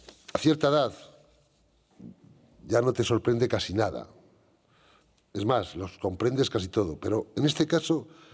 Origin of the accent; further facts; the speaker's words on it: Castile and León, Spain; vengo a hablar bien de esta tierra porque es una tierra, es mi tierra, la necesito, la quiero y la siento. Porque la he vivido y me da vida.